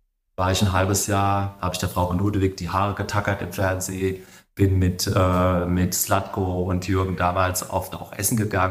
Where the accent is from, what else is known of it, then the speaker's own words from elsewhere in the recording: Darmstadt, Hesse, Germany; ich bin hier im Laden aufgewachsen.